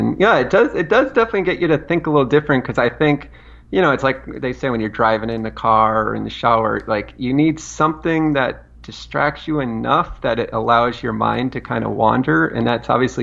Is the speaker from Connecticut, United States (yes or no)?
yes; Hartford, Connecticut, United States; Well, no, it's funny because, you know, growing in my hometown, I grew up where hip hop was very prevalent in the '90s when hip hop was blowing up.